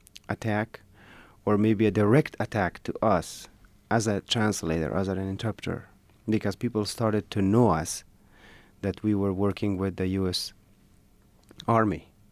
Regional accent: Kabul, Afghanistan; I grew up in Kabul, and I finished my bachelor's degree in Kabul University.

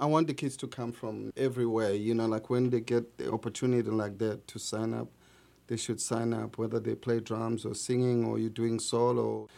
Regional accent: South Africa; growing up in South Africa, you know, I was never given that kind of opportunity to learn

